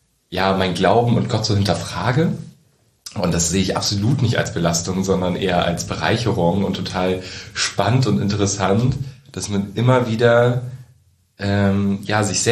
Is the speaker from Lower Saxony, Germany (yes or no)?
yes; Lower Saxony, Germany; bin 21 Jahre alt, ich komme aus der Wesermarsch